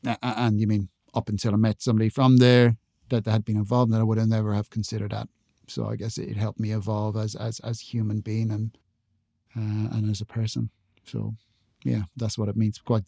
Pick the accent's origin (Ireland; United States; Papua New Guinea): Ireland; I'm Irish and I'm from the Republic, so the south of Ireland